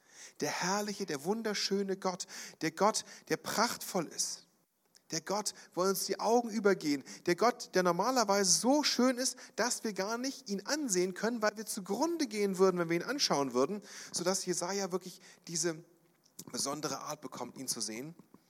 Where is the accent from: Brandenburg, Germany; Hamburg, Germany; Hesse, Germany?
Brandenburg, Germany; Ich weiß, in meiner Heimat in Brandenburg, wo ich aufgewachsen bin